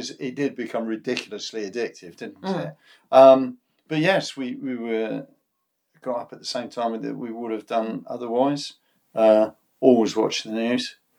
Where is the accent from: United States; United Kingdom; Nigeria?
United Kingdom; Henley-on-Thames, South East England; I grew up in Henley-on-Thames